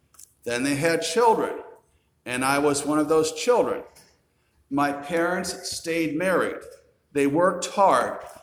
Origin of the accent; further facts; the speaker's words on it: United States; because I'm an American.